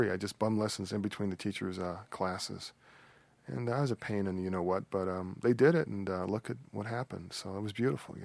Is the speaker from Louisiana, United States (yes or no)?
no; Chicago, Illinois, United States; born there; I was born in Chicago, and my parents are from... My father's from Memphis. My mother's from Lake Providence. I'm like what you call first-generation Southern